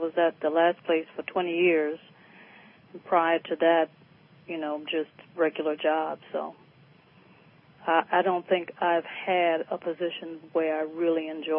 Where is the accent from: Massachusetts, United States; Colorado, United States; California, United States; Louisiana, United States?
Louisiana, United States; New Orleans; I'm from New Orleans, so.